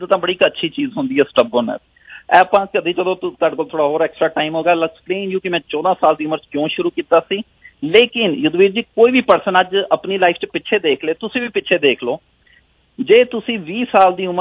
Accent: Pathankot, Punjab, India; born there; ਮੈਂ ਜਦੋਂ ਪਠਾਨਕੋਟ 'ਚ ਮੈਂ ਪੈਦਾ ਹੋਇਆ

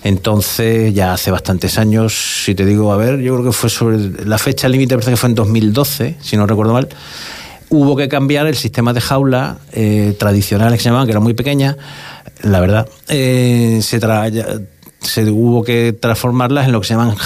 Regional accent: Andalusia, Spain; cuando yo hice la carrera, que la hice en Córdoba, porque soy andaluz

